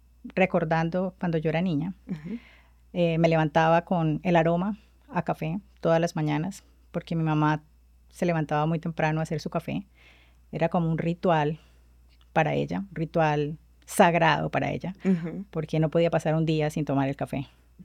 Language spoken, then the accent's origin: Spanish; Colombia; ese es como el desafío mayor que tenemos nosotros como colombianos